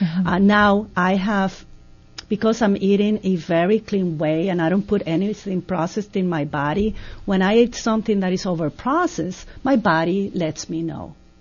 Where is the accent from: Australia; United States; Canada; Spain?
Spain; I am from Spain, so there's a love of bread in every meal except breakfast.